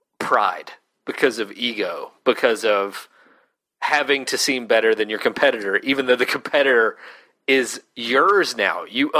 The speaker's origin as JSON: {"language": "English", "region": "the South", "country": "United States", "tie": "born or raised there", "said": "We grew up in the South."}